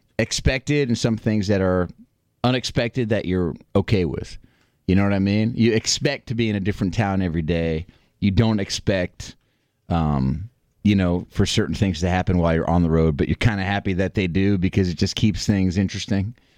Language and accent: English; Syracuse, New York, United States; came out to the show two nights ago in Syracuse. You know, from my hometown.